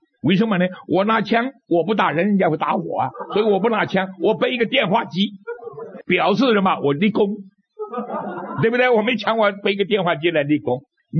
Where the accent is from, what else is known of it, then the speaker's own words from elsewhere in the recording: Hong Kong; 我香港人就到这边来了，香港人到这边来了啊，在那边很难受啊